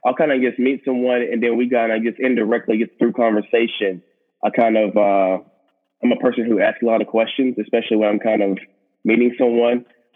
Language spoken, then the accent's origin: English; Nashville, Tennessee, United States; now in Atlanta, United States; Oh, yeah. So originally I'm from the Nashville area. So, you know, the home of country music. So I definitely miss it.